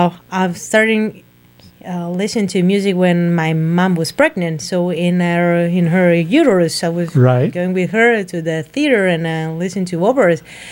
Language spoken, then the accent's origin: English; Italy; also born or lived in Germany; I was born in Germany, but raised in Italy because my parents are, one is German and one Italian, such a great mix.